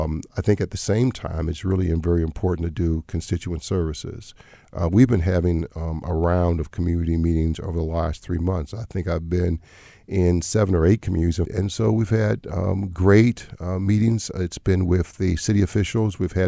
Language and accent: English; Homewood, Pennsylvania, United States; I've been a pastor in that community for 35 years. I'm from Homewood. I met my wife in the first grade from Homewood, right?